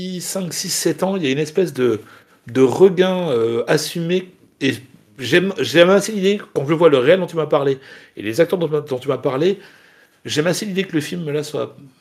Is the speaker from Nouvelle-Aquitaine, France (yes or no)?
yes; Bordeaux, Nouvelle-Aquitaine, France; en plus il fait un temps pourri en ce moment sur Bordeaux. Oui, parce que newsflash, je suis bordelais.